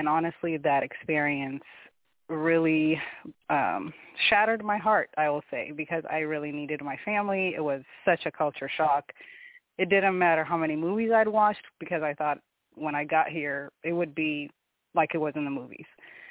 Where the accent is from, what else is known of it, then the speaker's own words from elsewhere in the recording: Ethiopia; moved away; I'm going to tell them all about my country, all about Ethiopia.